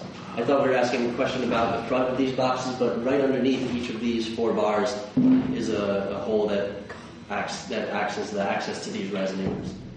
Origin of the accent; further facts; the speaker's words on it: New Jersey, United States; I was from New Jersey. It was a school that was about an hour away from where I lived.